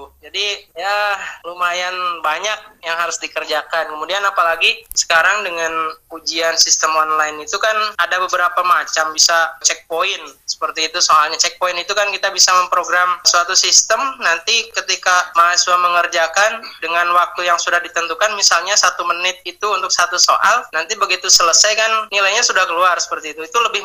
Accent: West Java, Indonesia; saya juga kan orang Jawa Barat ya. Kemudian saya kerja kan di lingkungan orang Jawa Tengah dan juga daerah istimewa Yogyakarta.

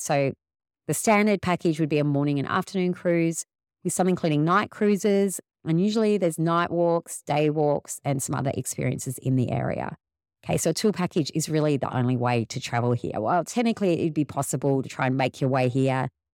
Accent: Australia; I found that worthwhile visiting as an Australian.

